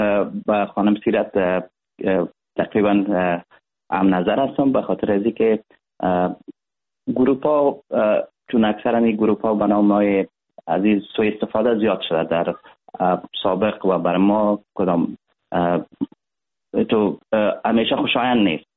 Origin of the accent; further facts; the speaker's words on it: Afghanistan; ولی کل ما یک افغان هستیم.